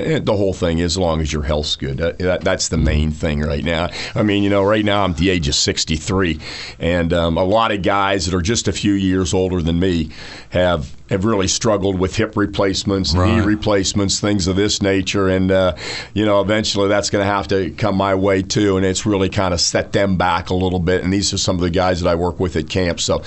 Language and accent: English; Warren, United States; Realistically, I'd probably have stayed in my hometown, Warren, and I'd probably have been working in a steel mill.